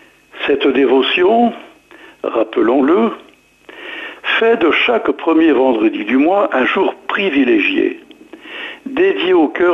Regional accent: North, France; c'est la même chose un peu chez nous dans le Nord

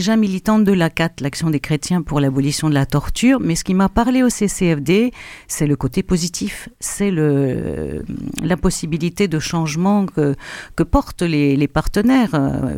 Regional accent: Corbeil-Essonnes, Île-de-France, France; je viens d'une communauté comment dire multiraciale. Je suis de Corbeil-Essonne, de la chapelle des Saint-Joseph des Tarterets, où il y a toutes les races, enfin vraiment toutes les couleurs.

